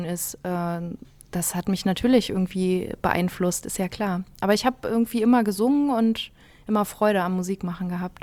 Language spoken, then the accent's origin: German; Dresden, Saxony, Germany; born there; Ich bin in Dresden geboren.